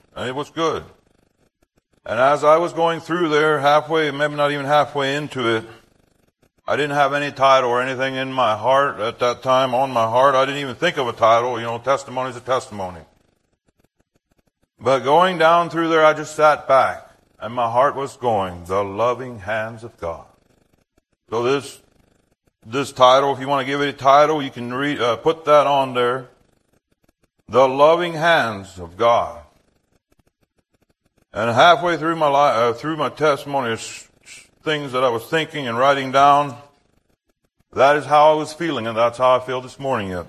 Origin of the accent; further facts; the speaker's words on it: Ephrata, Pennsylvania, United States; born there; So I was born in Pennsylvania. If you look at my birth certificate, it would not be in Mexico like Ephraim's and his wife. It would be in Ephrata, Pennsylvania.